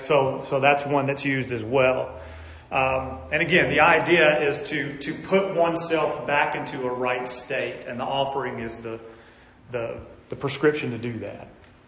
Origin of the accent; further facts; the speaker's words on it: Birmingham, Alabama, United States; I'm from Birmingham, Alabama. There's a lot about me, if any of you know me, that is wrapped up in my identity being from Alabama. Okay? I got this crazy accent.